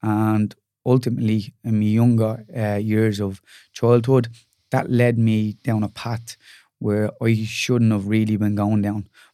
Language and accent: English; Dublin, Leinster, Ireland; born there; So I'm born in Fatima Mansions, which is basically in our city, Dublin.